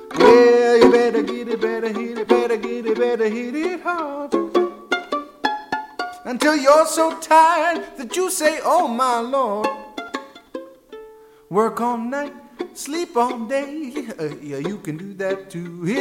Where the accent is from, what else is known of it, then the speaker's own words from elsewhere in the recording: Illinois, United States; I grew up just outside of Chicago, and I really wanted to play straight-ahead jazz, like bebop